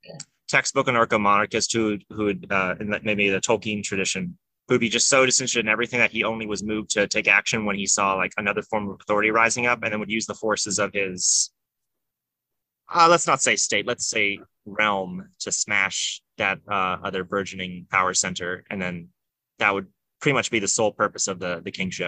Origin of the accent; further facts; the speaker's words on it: Florida, United States; When people know I'm from Florida, people bring him up one way or the other.